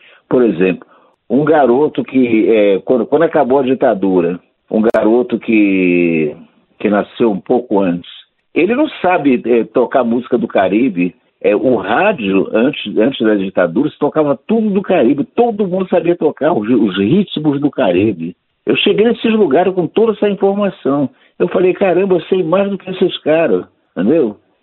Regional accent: Rio de Janeiro, Brazil; Eu sou carioca da roça, né?

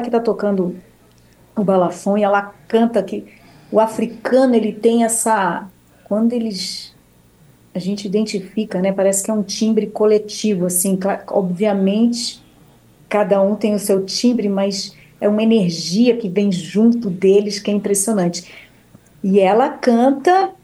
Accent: Brazil; que nascemos no Brasil e temos um grande orgulho de dizer ao mundo que somos brasileiros

